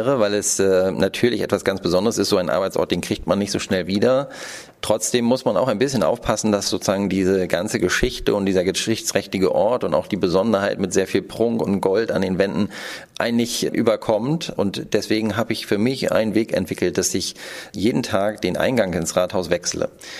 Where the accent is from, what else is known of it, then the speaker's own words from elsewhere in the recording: Schleswig-Holstein, Germany; born there; Ich bin nun auch mitten auf der Altstadtinsel geboren worden.